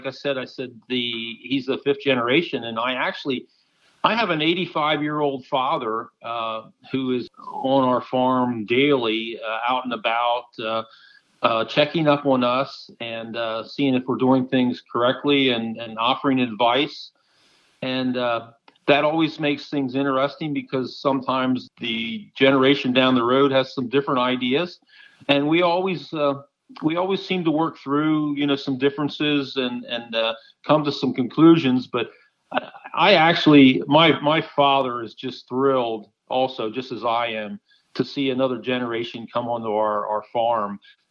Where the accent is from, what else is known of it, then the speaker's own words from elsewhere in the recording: Pennsylvania, United States; I'm from South Central Pennsylvania, Lebanon County.